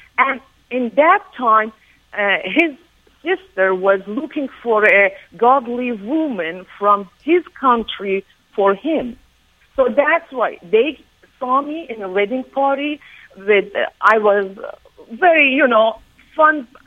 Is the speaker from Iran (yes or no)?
yes; Iran; English is a second language; moved away as an adult; I came married him from Iran, like 1998.